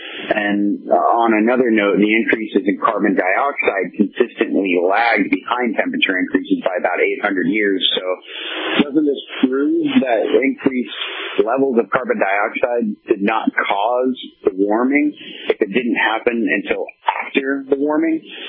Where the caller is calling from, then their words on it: Anchorage, Alaska, United States; I'm listening on YouTube, and I'm calling from Anchorage, Alaska.